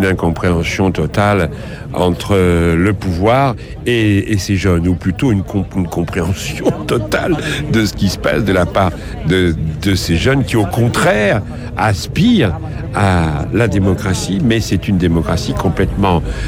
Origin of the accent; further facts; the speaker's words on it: Italy; comme ailleurs en Europe, chez nous, en Italie, etc.